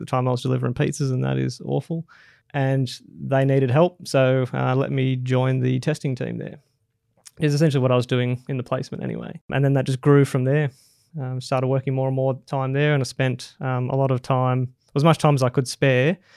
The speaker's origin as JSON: {"language": "English", "town": "Maitland", "region": "New South Wales", "country": "Australia", "tie": "born or raised there", "said": "So I grew up in the Maitland area, went to university at Newcastle Uni."}